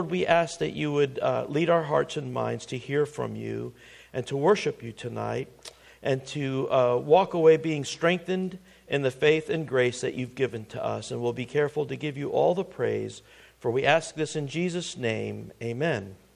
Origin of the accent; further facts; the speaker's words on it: North Miami Beach, Florida, United States; Listen, I grew up in North Miami Beach, Florida.